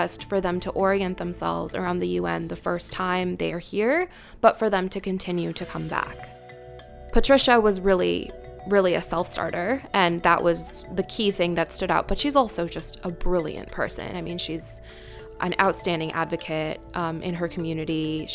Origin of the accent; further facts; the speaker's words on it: Maryland, United States; now in New York City, United States; I am from Washington, D.C., in Maryland, just outside Washington, D.C. My parents are from India originally. I'm a first-generation American.